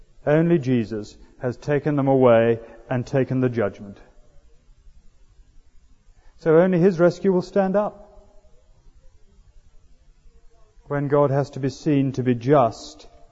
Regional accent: United Kingdom; We're British, you know.

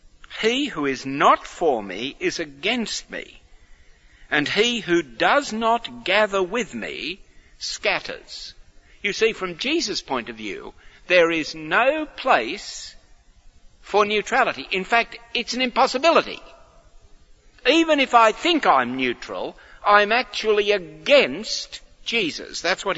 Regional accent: Australia; One of the things I learned growing up in Australia

